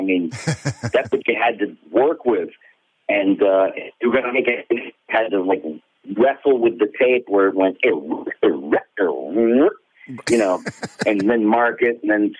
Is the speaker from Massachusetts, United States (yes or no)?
yes; Boston, Massachusetts, United States; I did her like a screaming racist woman from Boston, because I grew up in Boston.